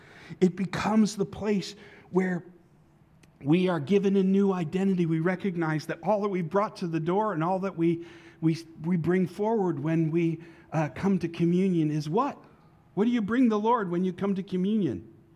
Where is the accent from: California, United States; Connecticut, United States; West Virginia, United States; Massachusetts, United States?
Connecticut, United States; I lived in an Aggie town when I grew up in Connecticut.